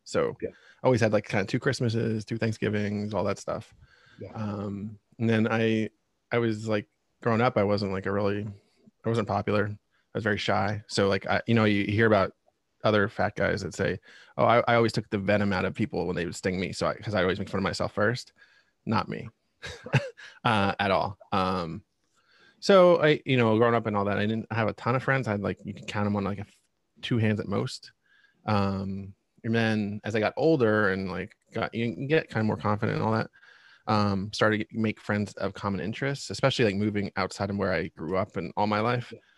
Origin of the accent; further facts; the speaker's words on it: Reading, Pennsylvania, United States; I'm born and raised in Reading, Pennsylvania, and, you know, 37, so been around a little bit.